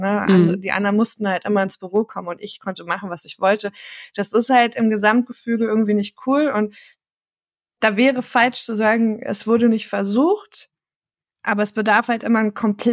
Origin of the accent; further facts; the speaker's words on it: Lower Saxony, Germany; Ich komme halt aus dem Dorf in Niedersachsen